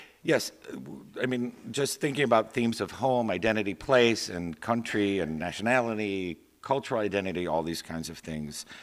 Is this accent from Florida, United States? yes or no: yes; Miami, Florida, United States; I grew up, at the time I was in Miami, and I grew up in Miami, and I really had no idea what America really looked like